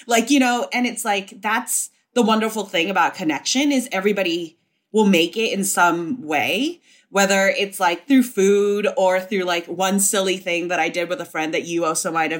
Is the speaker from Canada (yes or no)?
no; Hong Kong; now in New York, United States; And for me, growing up in Hong Kong, I would eat a similar thing